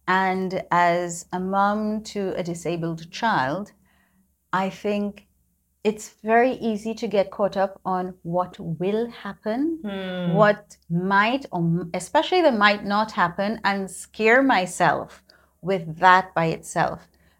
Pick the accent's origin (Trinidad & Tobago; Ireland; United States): Trinidad & Tobago; And I'm from the Caribbean, specifically Trinidad and Tobago, where we're kind of a bit of a mixed up crowd. So one of my bloodlines is French, among other things.